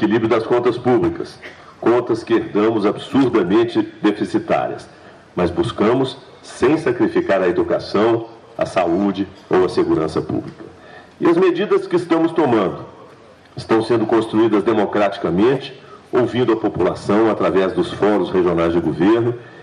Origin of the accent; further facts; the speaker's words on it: Minas Gerais, Brazil; E somos mineiros porque somos um povo trabalhador.